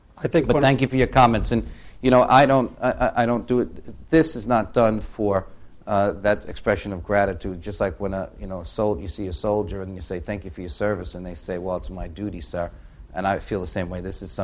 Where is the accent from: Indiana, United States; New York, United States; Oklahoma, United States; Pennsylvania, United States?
New York, United States; New York City; But even I come from New York City, where we had the horror of 9/11.